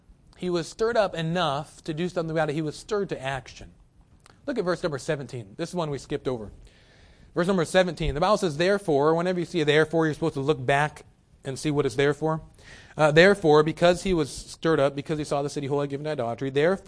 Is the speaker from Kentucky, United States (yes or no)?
yes; Kentucky, United States; Excuse my English. I am from Kentucky.